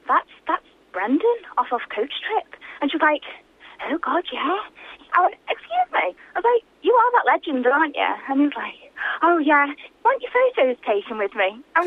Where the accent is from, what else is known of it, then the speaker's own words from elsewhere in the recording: Formby, North West England, United Kingdom; I'm 21 and I'm from Formby.